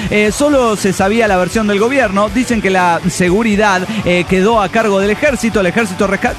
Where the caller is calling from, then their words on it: Quito, Pichincha, Ecuador; de Quito, Ecuador!